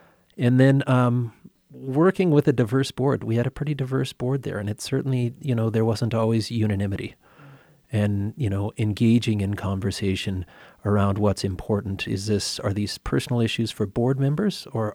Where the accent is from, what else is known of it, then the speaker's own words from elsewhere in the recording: Colorado, United States; now in Roaring Fork Valley, United States; We came from Southwest Colorado.